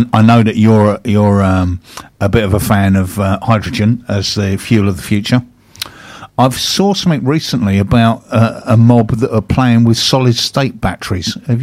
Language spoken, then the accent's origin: English; Bearsted, South East England, United Kingdom; When I was a kid growing up in Bursted, there used to be a second-hand car dealer